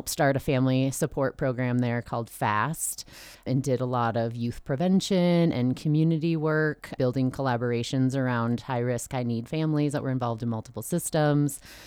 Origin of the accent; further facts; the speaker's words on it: Wisconsin, United States; I grew up in Wisconsin, right on the border of Minnesota, ended up at school at the University of Minnesota Duluth.